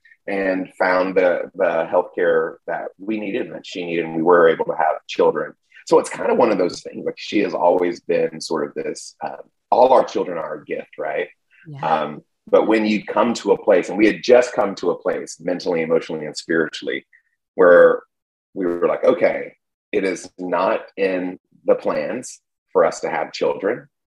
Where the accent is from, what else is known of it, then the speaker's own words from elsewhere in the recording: Mississippi, United States; also born or lived in Georgia; And I grew up in Mississippi and did my junior and high school years in Georgia.